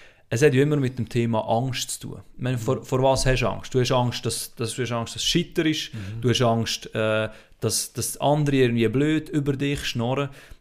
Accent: Switzerland; dort könnten wir bei uns in der Schweiz schon ab und zu mal ein bisschen den Stock aus dem Arsch nehmen

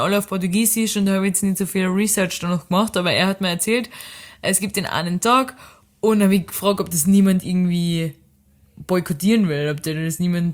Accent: Austria; Mich auch gefragt, wo ich herkomme. Österreich.

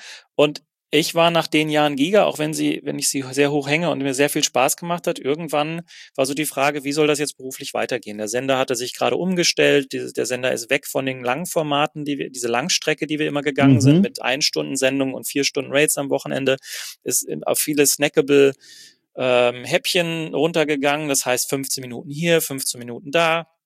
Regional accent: Wanne-Eickel, North Rhine-Westphalia, Germany; bin jeden Tag von Wanne-Eickel nach Köln getigert mit meinem Auto.

